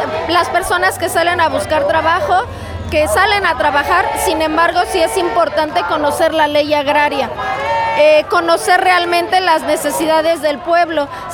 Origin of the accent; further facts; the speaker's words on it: Mexico; Nosotros somos mexicanos, es mi país.